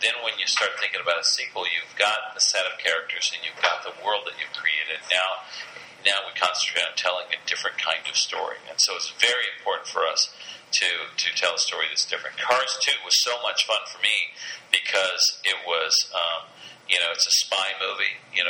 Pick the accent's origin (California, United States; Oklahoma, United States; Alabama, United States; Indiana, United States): California, United States; Los Angeles; Both my parents are from Arkansas. I grew up here in Los Angeles